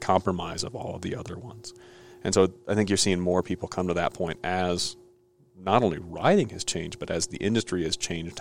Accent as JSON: {"language": "English", "town": "Minneapolis", "region": "Minnesota", "country": "United States", "tie": "born or raised there", "said": "You know, we grew up in the Frothy Mug single speed series in Minneapolis"}